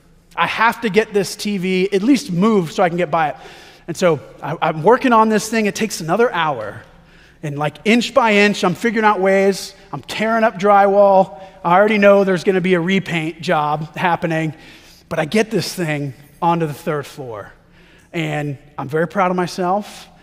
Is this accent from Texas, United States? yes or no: yes; Texas, United States; I'm like, no, I'm from Texas and I'm a giant.